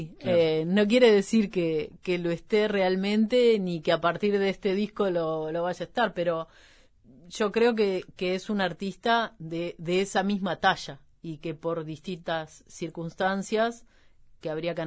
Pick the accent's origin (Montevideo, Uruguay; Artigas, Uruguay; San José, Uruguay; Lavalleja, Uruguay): Montevideo, Uruguay; Pero sí me considero una persona 100% montevideana, aunque me gusta mucho el campo y me gusta esa dinámica de vida, pero sí soy montevideana.